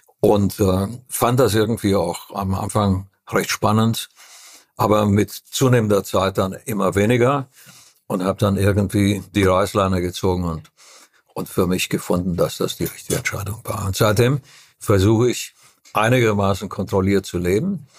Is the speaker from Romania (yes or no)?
yes; Transylvania, Romania; German is a second language; Ich komme aus Transsilvanien, wo es eine ganz exquisite Küche gibt.